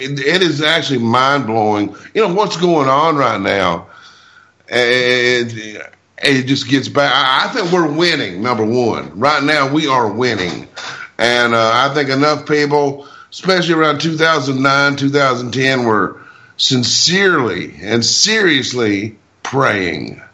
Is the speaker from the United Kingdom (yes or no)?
no; Kentucky, United States; because I've been stereotyped all my life growing up in Eastern Kentucky. And then I was out in Los Angeles playing guitar